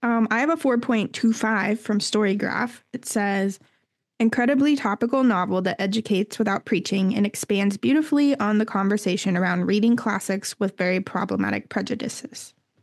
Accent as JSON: {"language": "English", "region": "Missouri", "country": "United States", "tie": "born or raised there", "said": "So I grew up in Missouri and was never made to read Mark Twain."}